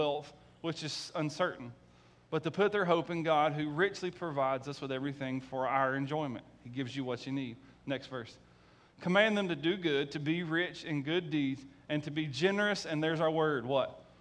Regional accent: Sylvania, United States; and you can tell we're from Sylvania, we got to find a Possum Eddie.

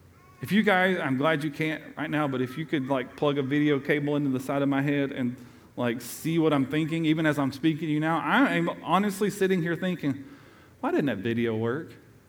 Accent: Tennessee, United States; also born or lived in Georgia; Me, a southern Georgia boy raised in East Tennessee with a West Coast, sorry.

